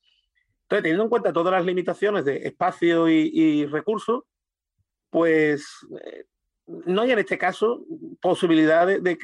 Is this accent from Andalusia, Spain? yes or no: yes; Andalusia, Spain; a mí como andaluz